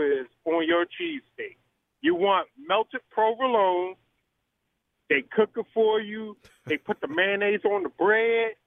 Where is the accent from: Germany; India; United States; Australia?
United States; Philadelphia, Pennsylvania; Hey, you're in my hometown of Philly, man.